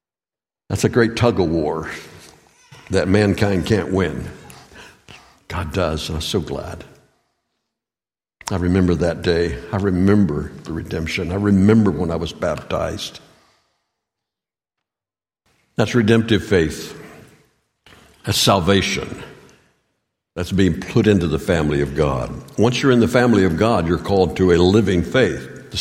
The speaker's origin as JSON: {"language": "English", "region": "West Virginia", "country": "United States", "tie": "born or raised there", "said": "One of the bucket lists that I had was when I grew up in West Virginia, one of the places that you went to for your honeymoon was Niagara Falls."}